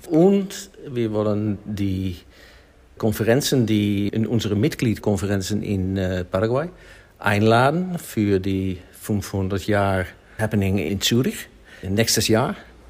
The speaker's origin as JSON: {"language": "German", "country": "Netherlands", "second_language": "German", "said": "Ich komme von den Niederlanden. Ich lebe dort mit meiner Frau und drei Kindern."}